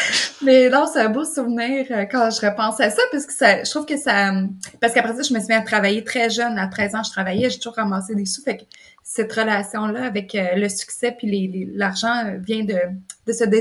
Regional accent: Sept-Îles, Quebec, Canada; also born or lived in Havre-Saint-Pierre; Je suis née à Havre-Saint-Pierre, ensuite à Sept-Îles. Puis Sept-Îles, on allait chez ma grand-mère à Sheldrake, un autre petit village à 1 heure de route.

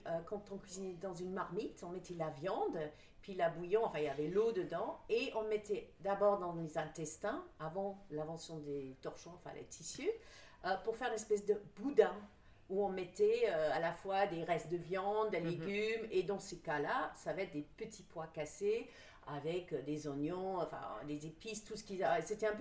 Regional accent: England, United Kingdom; French is a second language; moi, je suis du Sud

